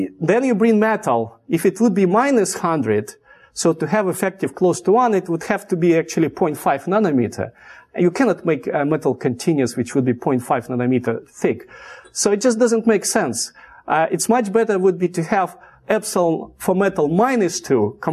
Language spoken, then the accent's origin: English; Russia; because I came from Russia.